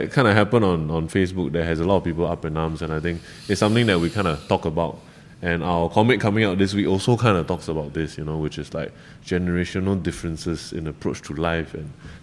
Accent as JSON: {"language": "English", "country": "Malaysia", "lives_now": "Singapore", "said": "I'm from Malaysia, right? I'm a Malaysian PR working and living in Singapore."}